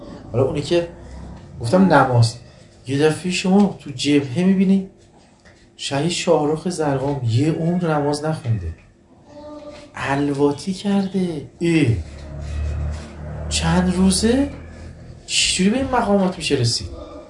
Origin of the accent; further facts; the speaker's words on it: Iran; چون من میدونم دیگه، منم بچه ایرانم دیگه